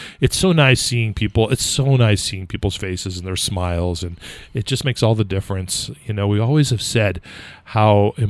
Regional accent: California, United States; I'm from California, so I always say, but we need the rain.

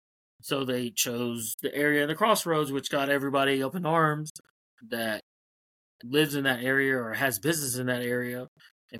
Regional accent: Mission, Kansas, United States; Now, if you want to get technical, I'm from Mission, Kansas. I live in Mission, Kansas.

